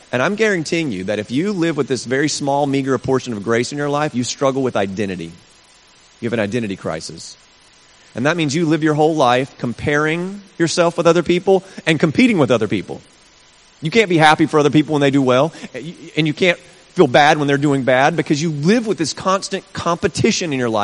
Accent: South Carolina, United States; Growing up in South Carolina, that's where I'm from originally, I had 2 sisters.

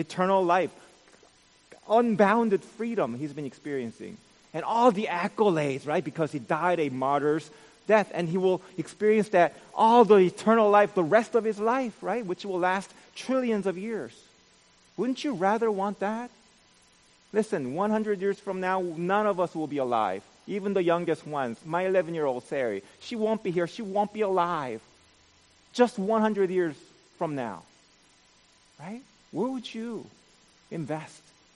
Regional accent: East Coast, United States; I wasn't even supposed to be here. I'm from the East Coast, right? Send me back.

